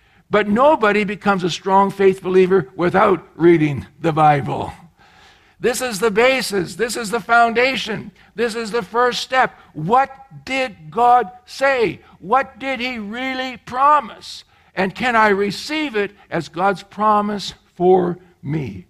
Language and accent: English; Alberta, Canada; I grew up in Alberta. We have experience about skating on the lake.